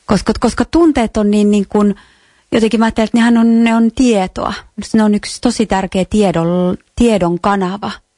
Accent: Kuusamo, North Ostrobothnia, Finland; Jos ajattelee, että mäkin olen niinku Kuusamosta sieltä rajalta

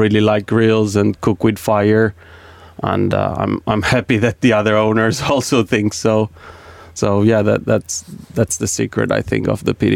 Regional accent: Portugal; and then I'm from Portugal

